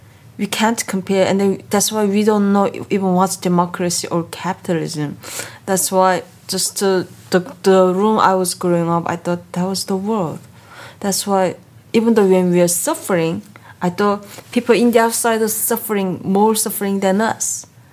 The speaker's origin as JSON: {"language": "English", "country": "North Korea", "tie": "born or raised there", "said": "whoever growing up in North Korea, born in North Korea, they will become like exactly the same as a human robot living in the country"}